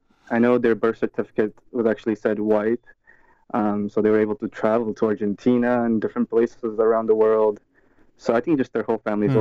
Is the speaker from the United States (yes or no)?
no; Ethiopia; I'm from Ethiopia, so really stories that connect America and Ethiopia